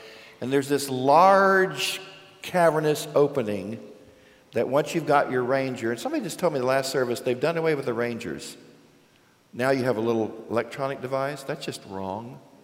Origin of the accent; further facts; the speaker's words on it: Texas, United States; I grew up in West Texas. Anybody here from West Texas? All right. We're proud of it, aren't we?